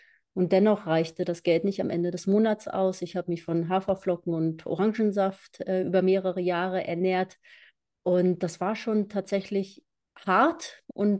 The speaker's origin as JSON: {"language": "German", "town": "Braunschweig", "region": "Lower Saxony", "country": "Germany", "tie": "born there", "said": "Also gebürtig Braunschweigerin, ich weiß nicht, ob ich das jetzt sage, scheint wichtig zu sein. Auf jeden Fall bin ich da geboren worden."}